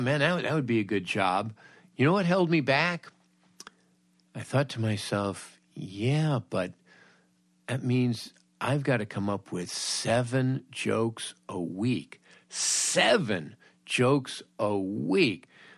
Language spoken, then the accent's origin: English; Woodland Hills, California, United States; I grew up in Woodland Hills in the San Fernando Valley.